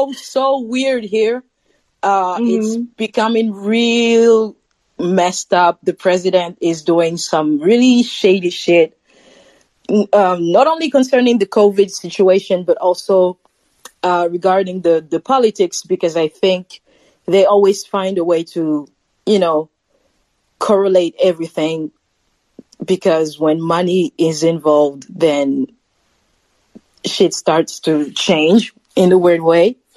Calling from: Paris, Île-de-France, France; Paris, France. Another Frenchie here.

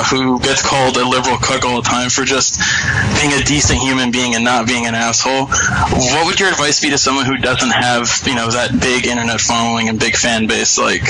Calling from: Orlando, Florida, United States; I'm calling from Orlando, Florida.

